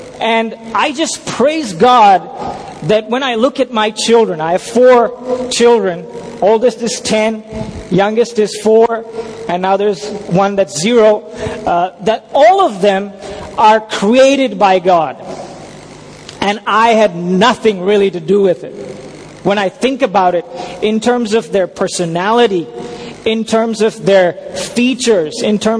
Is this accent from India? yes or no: yes; India; I am an Indian and I am proud of being an Indian.